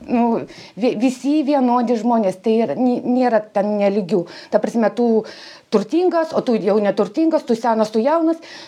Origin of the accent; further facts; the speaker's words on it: Vilnius, Vilnius County, Lithuania; aš pati iš Vilniaus ir atvažiavau čia